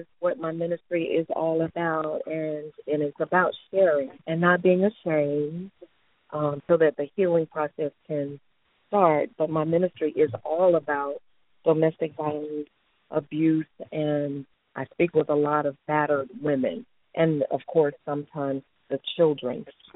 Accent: Mobile, Alabama, United States; But I'm from Mobile, Alabama. I'm an Alabama girl, but I moved here in 2010.

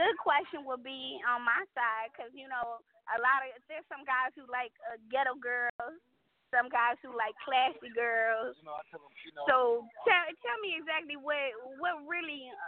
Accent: Chicago, Illinois, United States; because, you know, I'm originally from Chicago.

